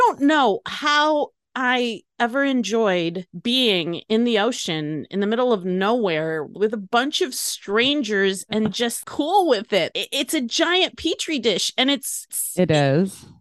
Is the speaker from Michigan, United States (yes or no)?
yes; Detroit, Michigan, United States; I grew up in the Detroit area and drove Hondas.